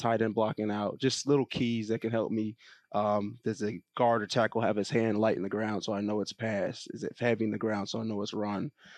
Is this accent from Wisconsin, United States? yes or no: no; Flemington, New Jersey, United States; So I'm from Flemington, New Jersey, Hunterdon County. I'm one of four.